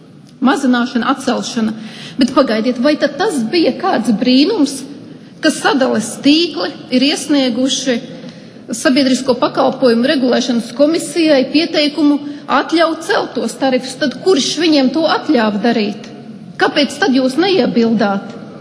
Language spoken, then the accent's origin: Latvian; Courland, Latvia; Pat esmu no Kurzemes